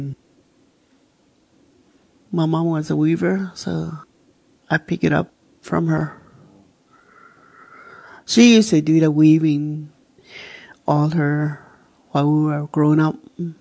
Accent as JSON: {"language": "English", "town": "Sweetwater", "region": "Arizona", "country": "United States", "tie": "born or raised there", "said": "I'm from Sweetwater, Arizona."}